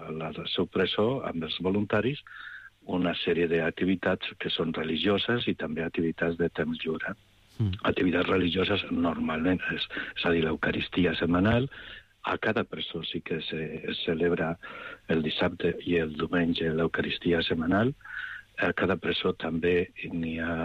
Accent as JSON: {"language": "Catalan", "region": "Aragon", "country": "Spain", "said": "al costat del meu poble, a Teruel, està un convent de mercedaris"}